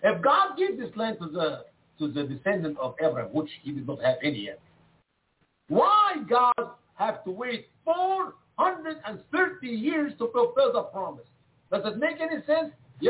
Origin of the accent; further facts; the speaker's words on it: Egypt; land he's talking about here, where the children of Israel will be afflicted, are the land of Egypt, my home country.